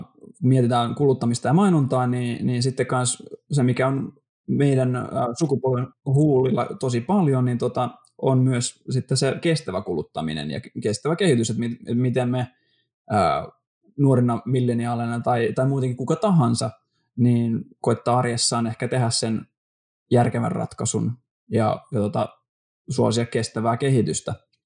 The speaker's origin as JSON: {"language": "Finnish", "country": "Sweden", "said": "Mä oon ruotsalainen."}